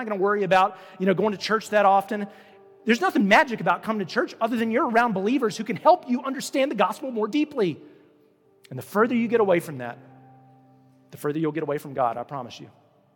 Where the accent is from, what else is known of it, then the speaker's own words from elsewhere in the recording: Roanoke, Virginia, United States; also born or lived in Raleigh-Durham; I grew up in Roanoke, and I love the people that I went to church